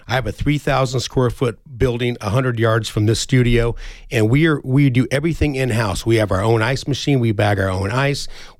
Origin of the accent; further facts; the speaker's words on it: Tucson, Arizona, United States; This is my hometown. I'm a second generation Tucson native.